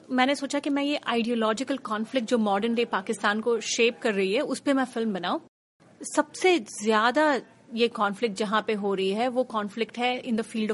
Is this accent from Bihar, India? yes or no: no; Mumbai, Maharashtra, India; मैं मुंबई से हूँ, मैं इंडियन हूँ।